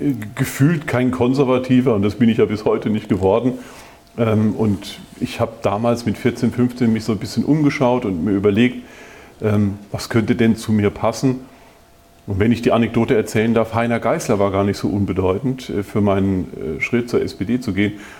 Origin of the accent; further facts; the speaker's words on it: Rhineland-Palatinate, Germany; Ich bin Arbeiterkind vom Dorf, bin gar nicht so weit von hier auch aufgewachsen in der Südpfalz.